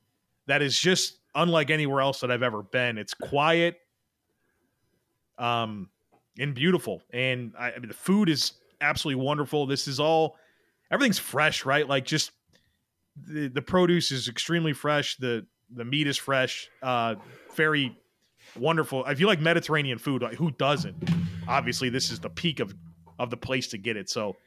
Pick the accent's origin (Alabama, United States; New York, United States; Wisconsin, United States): New York, United States; And, you know, I was born in Western New York. I lived there for the first 10 plus years of my life. So I'm always going to feel deeply connected to the region.